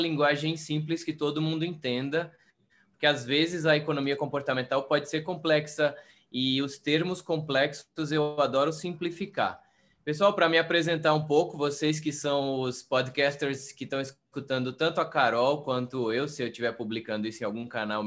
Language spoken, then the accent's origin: Portuguese; Pombal, Paraíba, Brazil; moved away; also born or lived in João Pessoa / São Paulo / Sydney, Australia; eu sou da Paraíba. Eu sou de uma cidade do interior da Paraíba chamada Pombal, cidadezinha pequena de menos de 100 mil habitantes. E aí eu fui mudando, mudei para João Pessoa, que é a capital, mudei para São Paulo. Depois eu morei 8 anos na Austrália, em Sydney